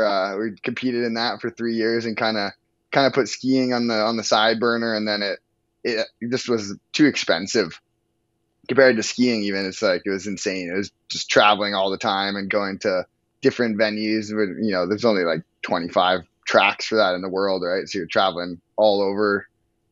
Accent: Whistler, British Columbia, Canada; Yeah, well, I grew up in Whistler, BC. You know, kind of north of Vancouver there.

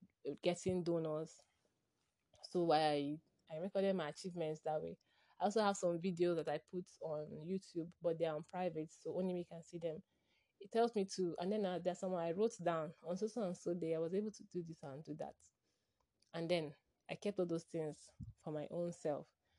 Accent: Port Harcourt, Rivers, Nigeria; where I grew up in Port Harcourt, River State, Nigeria.

